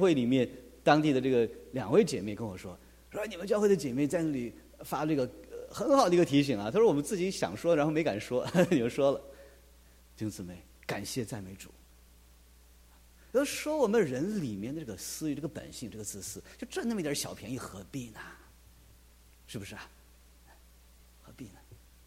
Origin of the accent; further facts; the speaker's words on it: China; 反正我们都是中国人，